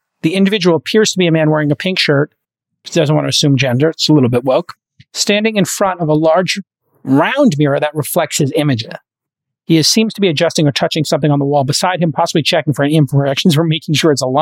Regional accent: Brooklyn, New York, United States; this was a drunk driving, very poor taste joke when I grew up in Brooklyn.

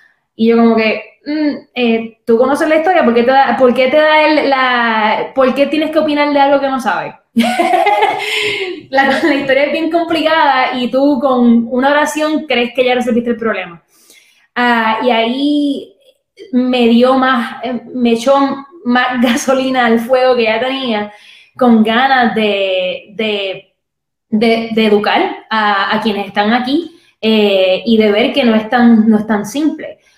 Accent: Puerto Rico; moved away; qué puedo hacer desde aquí como puertorriqueña

